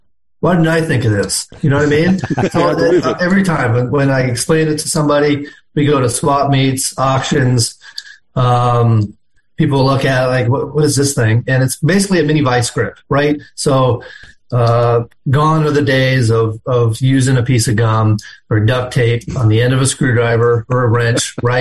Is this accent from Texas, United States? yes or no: no; Iowa, United States; We're from Iowa, right?